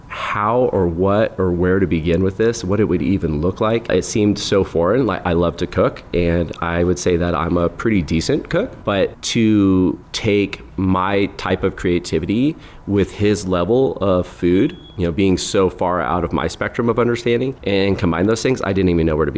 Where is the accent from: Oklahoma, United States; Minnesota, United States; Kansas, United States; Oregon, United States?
Kansas, United States; also born or lived in North Dakota; So I grew up in Kansas. I was born in North Dakota and moved there when I was pretty young.